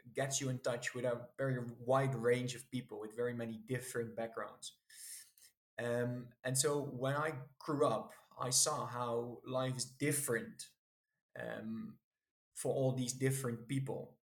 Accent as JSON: {"language": "English", "town": "Wijchen", "region": "Gelderland", "country": "Netherlands", "tie": "born or raised there", "said": "So I was born in Wijchen, which is a small town, really. I think it's a village formally, but I'd say it has the size of a town near Nijmegen. And that's where I grew up, in a middle-class family."}